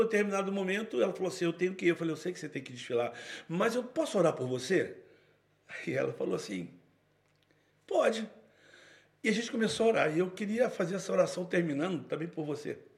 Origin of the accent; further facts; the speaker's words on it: Rio de Janeiro, Brazil; eu sou lá do Borel. E o Borel tem uma escola de samba chamada Unidos da Tijuca.